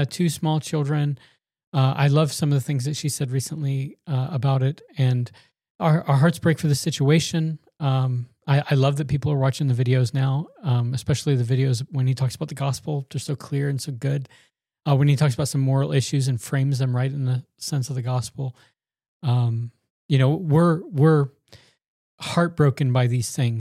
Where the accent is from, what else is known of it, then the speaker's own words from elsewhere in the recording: the South, United States; You know, I'm from the South. We have porches down there.